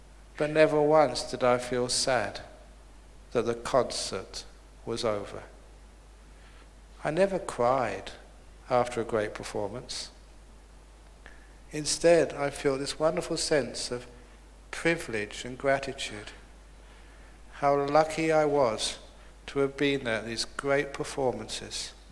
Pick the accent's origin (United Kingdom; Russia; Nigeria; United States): United Kingdom; London; I grew up in London